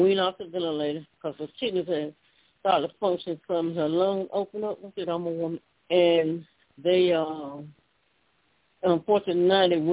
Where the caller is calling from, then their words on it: Alabama, United States; of Alabama.